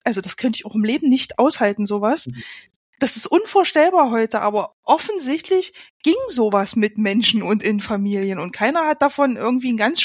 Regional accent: East Germany, Germany; Also ich komme aus Ostdeutschland.

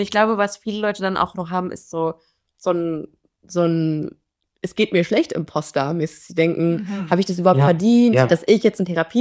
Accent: Hamburg, Germany; ich komme ja auch aus Hamburg

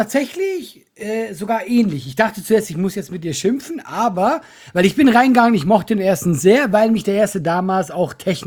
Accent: Switzerland; ich bin Schweizer

